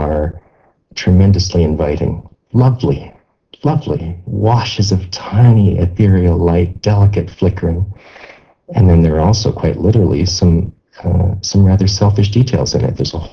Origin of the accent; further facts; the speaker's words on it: Canada; I mean, as a Canadian, I guess part of my mythology comes from the picture that used to be on the back of the dollar bill.